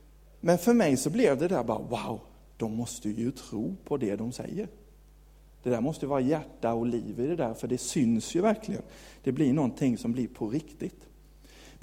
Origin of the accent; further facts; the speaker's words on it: Karlshamn, Blekinge, Sweden; moved away as an adult; now in Nybro, Sweden; Jag är uppväxt i kyrkan. Jag är uppväxt i Pingstkyrkan i Karlshamn. Där levde jag mina första 20 år och sen så flyttade jag upp till Nybro.